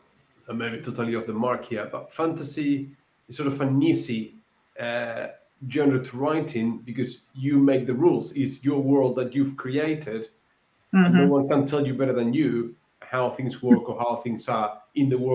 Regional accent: Andalusia, Spain; English is a second language; the parts in Dorn were filmed in southern Spain, where I come from, in, you know, the castle in my hometown and in Seville and stuff like that.

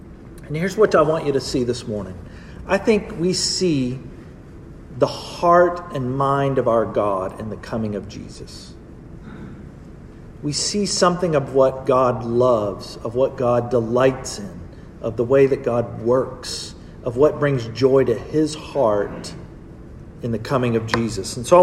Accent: Peoria, Illinois, United States; born there; I was born in Peoria, Illinois.

